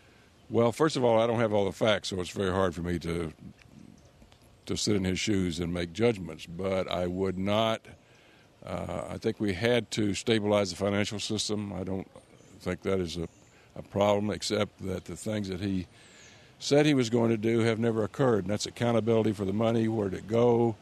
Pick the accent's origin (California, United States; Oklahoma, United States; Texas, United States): Texas, United States; Austin; I'm from Austin, Texas.